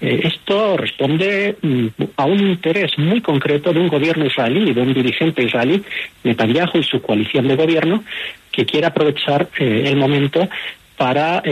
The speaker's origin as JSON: {"language": "Spanish", "country": "Spain", "said": "Yo soy español y tengo parte de la familia de Jordania."}